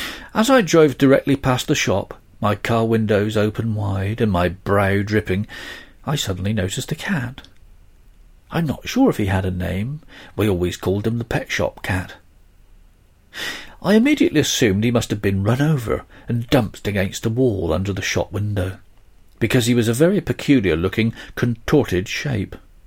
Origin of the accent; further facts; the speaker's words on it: southern England, United Kingdom; I was driving through my hometown in southern England. It is a rural market town with a solitary narrow high street.